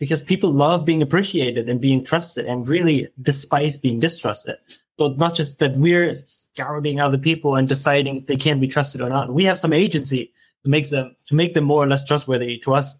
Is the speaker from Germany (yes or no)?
yes; Germany; now in Netherlands; I am originally from Germany. I went to college in Germany.